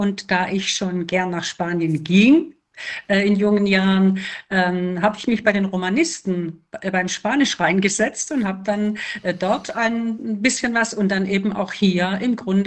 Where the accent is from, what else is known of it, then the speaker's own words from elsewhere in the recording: Stuttgart, Baden-Württemberg, Germany; Ja, ich komme ja aus Stuttgart